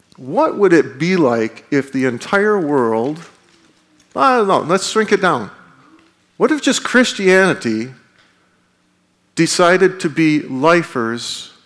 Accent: Canada; And being Canadian, I had a question.

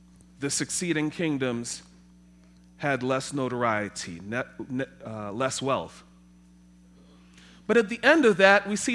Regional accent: Trinidad & Tobago; I grew up in Trinidad.

